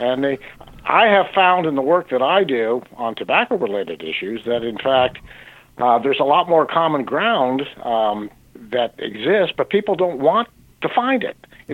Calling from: Washington, District of Columbia, United States; Washington, D.C.

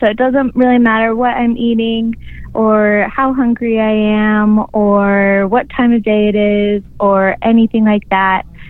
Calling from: New York, United States; I am calling from New York.

